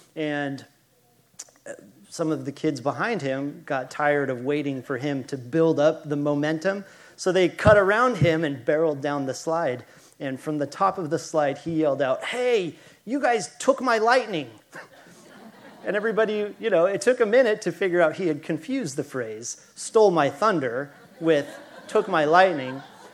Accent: Idaho, United States; I'm from Idaho, and Idaho has not legalized recreational marijuana use.

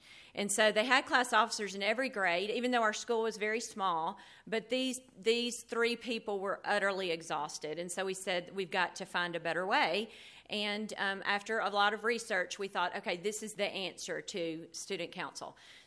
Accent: Memphis, Tennessee, United States; I am from Memphis, Tennessee, and teach at Westminster Academy.

